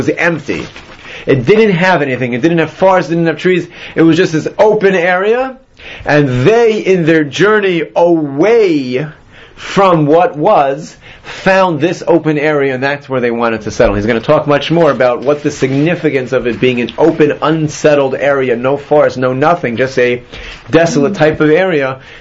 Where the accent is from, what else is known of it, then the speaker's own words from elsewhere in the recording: Atlanta, Georgia, United States; I grew up in Atlanta, and I dream of New York.